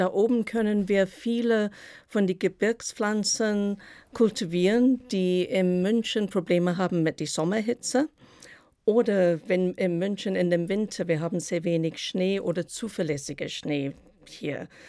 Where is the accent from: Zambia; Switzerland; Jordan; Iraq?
Zambia; Copperbelt Province; also born or lived in South Africa; Ja, ich bin im Sambia auf dem Kupfergürtel geboren und teils dort groß geworden und teils in Südafrika, weil in Südafrika, da kommen meine Eltern her und ich war dann im Internat in Johannesburg. Und habe später dann im Kapstadt Gartenbau gelernt.